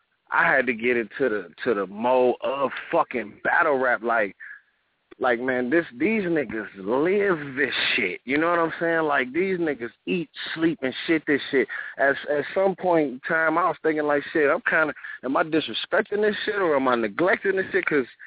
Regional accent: Pontiac, Michigan, United States; Detroit, Pontiac is Pontiac. I'm from Pontiac, Michigan.

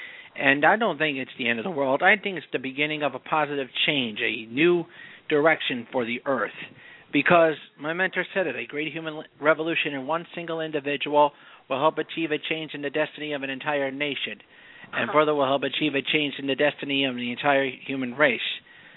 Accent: New Jersey, United States; I'm from New Jersey.

